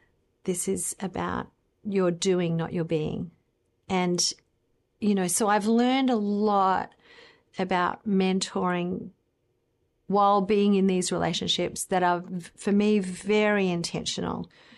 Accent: Australia; I was going to say BS, but I'm an Australian. That's what we do.

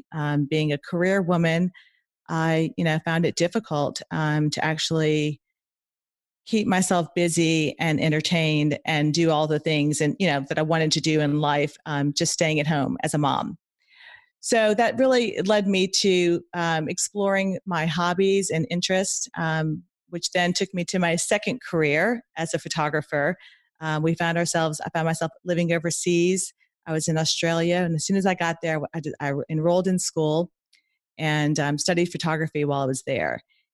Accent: New Orleans, Louisiana, United States; I was born and raised in New Orleans. I went to LSU. I studied architecture at LSU

